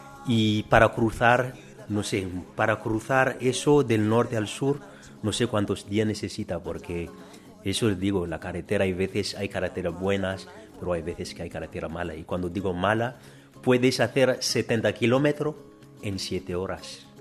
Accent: Toliara, Atsimo-Andrefana, Madagascar; Yo soy del suroeste de Madagascar, en un pueblecito que se llama Tuliara. Ahí es un pueblo que vive más del mar

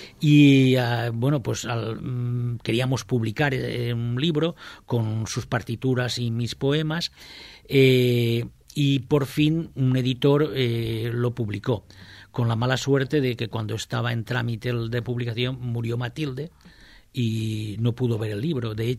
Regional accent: Valencian Community, Spain; first language Valencian; Spanish is a second language; Y mi lengua materna es el valenciano. O sea, yo he sido la lengua de toda mi vida, la lengua con mi padre, con mi madre, con mis hermanos, con mi mujer, con mis hijos, con mis nietos.

